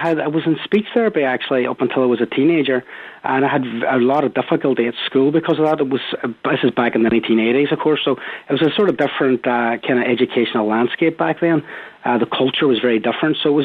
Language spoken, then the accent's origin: English; Northern Ireland, United Kingdom; born or raised there